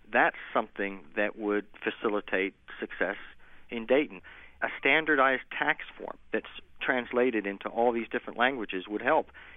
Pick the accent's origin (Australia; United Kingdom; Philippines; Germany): United Kingdom; England; moved away as an adult; now in United States; I myself grew up in England. I was born in the States, but when I came over here at the age of 21, I came over with a suitcase, a backpack, and $600.